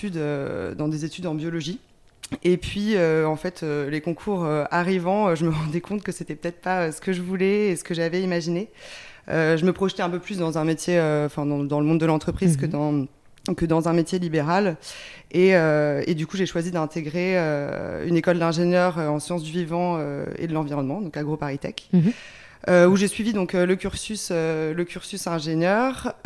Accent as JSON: {"language": "French", "town": "Rennes", "region": "Brittany", "country": "France", "said": "je suis originaire de Rennes en Bretagne"}